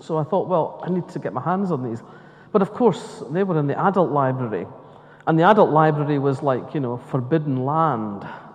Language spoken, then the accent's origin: English; Scotland, United Kingdom; I grew up in Scotland, on the east coast of Scotland, in a very working class family. My grandfathers were both miners, my dad worked in the shipyard